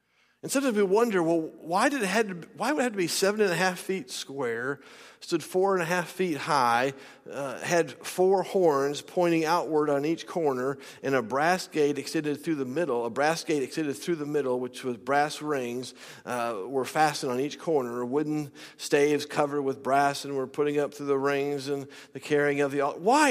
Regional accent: Iowa, United States; I'm from Iowa. Nobody knows me in Louisiana.

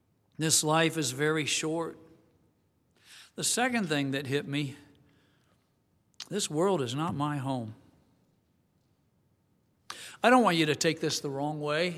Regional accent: Greenwood, Indiana, United States; I'm from Greenwood, but we took a little detour and drove through the places where I grew up. It was almost unrecognizable. I'm not from Greenwood anymore. We went to Whiteland High School.

